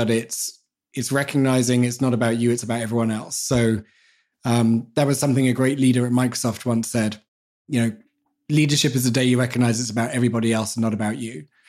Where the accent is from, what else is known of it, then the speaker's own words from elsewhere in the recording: England, United Kingdom; And as English people, we rely on something which, you know, isn't ours to give.